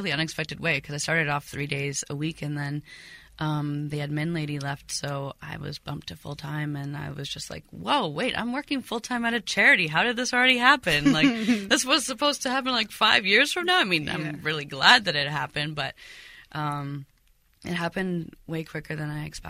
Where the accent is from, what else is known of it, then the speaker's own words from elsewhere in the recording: Ontario, Canada; My Cornwall friends will be mad at me, but I'm not from there. I'd like to say I'm from Ontario because I've been moving around.